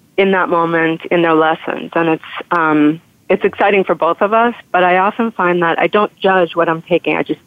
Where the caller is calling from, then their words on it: Brooklyn, New York, United States; Hi, I'm calling in from Brooklyn.